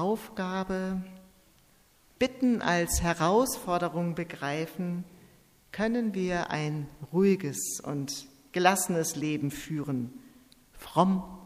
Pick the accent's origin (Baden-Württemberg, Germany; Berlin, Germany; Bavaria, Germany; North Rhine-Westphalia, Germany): North Rhine-Westphalia, Germany; Bielefeld; Bethel bei Bielefeld, meiner Heimat.